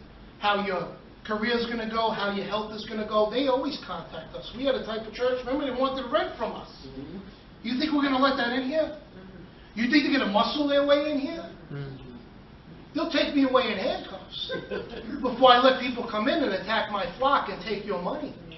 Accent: New York, United States; I was raised in New York. We give money to everybody and everything.

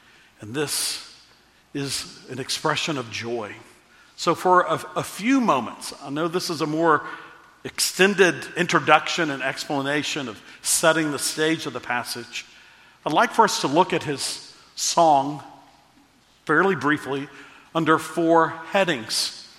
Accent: Texas, United States; Growing up in Texas, I would occasionally see a longhorn, a steer, a bull

